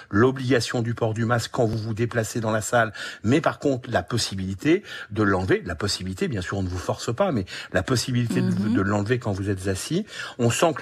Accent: Normandy, France; je suis normand

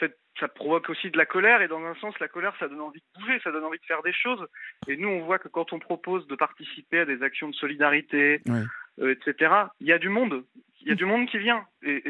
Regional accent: Brittany, France; On n'en a heureusement pas eu chez nous en Bretagne

